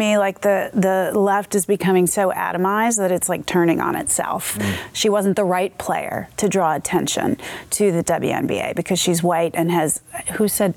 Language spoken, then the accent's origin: English; Philadelphia, Pennsylvania, United States; Philadelphia, my hometown, which is maybe why I paid some attention to it.